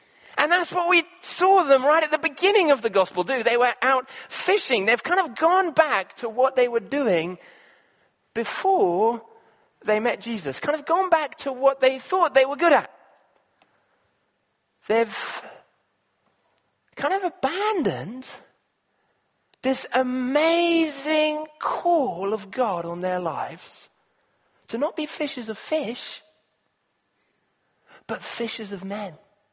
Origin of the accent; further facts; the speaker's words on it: Kenya; And I remember one time I grew up in Kenya. I was there in a small little lake in Kenya on a boat.